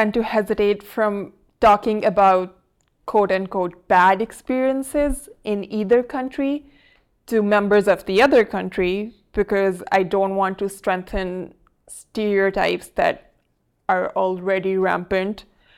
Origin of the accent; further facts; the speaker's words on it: Lahore, Punjab, Pakistan; also born or lived in Karachi; I grew up in Lahore, Pakistan, and then moved to Karachi, which is a multicultural, multi-ethnic city.